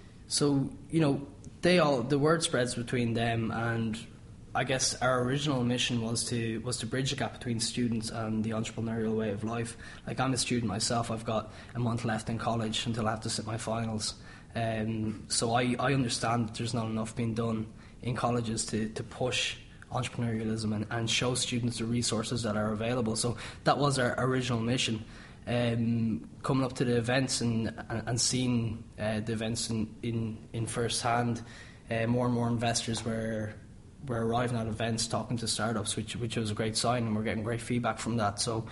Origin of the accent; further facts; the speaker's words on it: Ireland; Being Irish, we have the crack, you know.